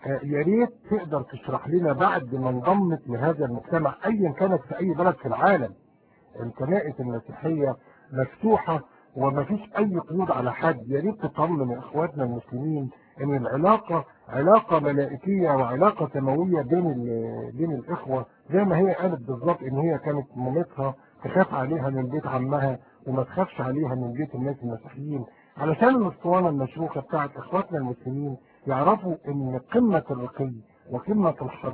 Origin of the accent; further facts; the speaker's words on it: Egypt; عندنا في مصر بالذات